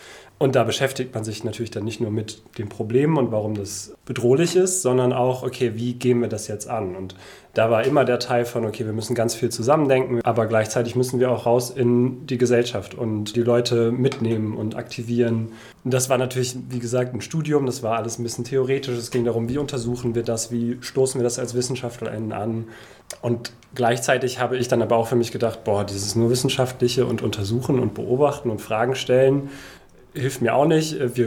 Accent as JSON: {"language": "German", "region": "North Rhine-Westphalia", "country": "Germany", "tie": "born or raised there", "said": "Ich bin 26, geboren in Münsterland oder aufgewachsen in Münsterland."}